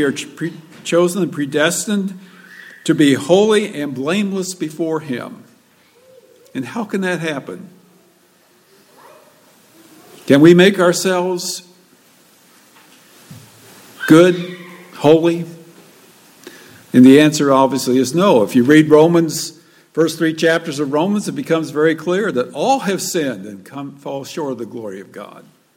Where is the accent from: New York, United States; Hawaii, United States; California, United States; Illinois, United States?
Illinois, United States; I was back at my hometown and over Thanksgiving, just got back last night, and I taught there in this high school for 10 years in Southern Illinois